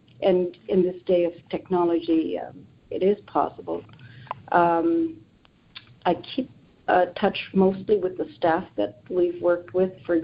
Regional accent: Philippines; For me, I grew up in the Philippines, and since I was 10 years old, I think I decided I wanted to be a physician.

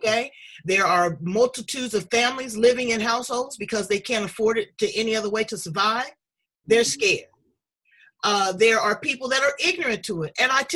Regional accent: Andalusia, Alabama, United States; I'm an Indian. Okay? A Creek Indian from Andalusia, Alabama.

